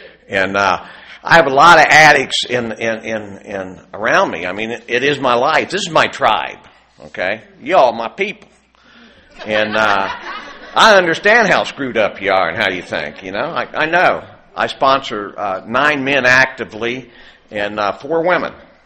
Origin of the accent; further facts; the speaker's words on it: Ohio, United States; And, no, I'm really from southern Ohio, where I was raised on the Kentucky and West Virginia border in that area.